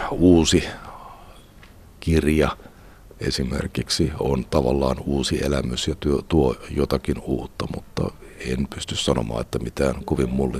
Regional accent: Tampere, Pirkanmaa, Finland; Olen Tampereelta kotoisin

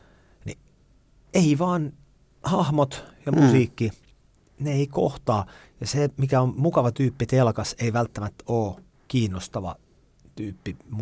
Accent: Salo, Southwest Finland, Finland; Mä olen Salosta alun perin.

